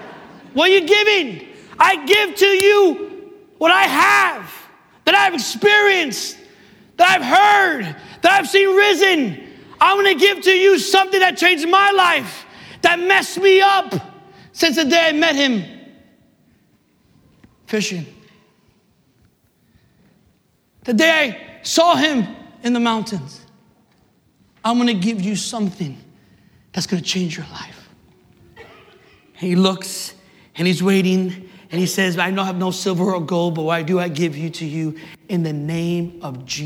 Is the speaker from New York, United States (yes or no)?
yes; Brooklyn, New York, United States; also born or lived in Staten Island / Manhattan; to Staten Island, all right? For 15 years. That's how we sound in Staten Island. For 15, and then born and raised in Brooklyn. Brooklyn, that's my place. And then Manhattan for 2 years.